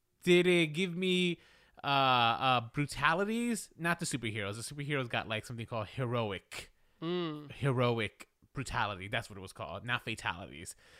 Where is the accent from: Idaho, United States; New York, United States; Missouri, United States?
New York, United States; New York City; Because I remember growing up in the Bronx, like, passing by Fordham Road